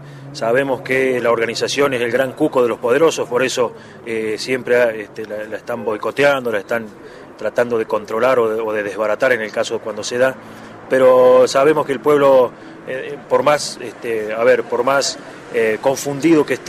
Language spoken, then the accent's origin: Spanish; San Carlos Minas, Córdoba, Argentina; de San Carlos Minas, oeste de la provincia de Córdoba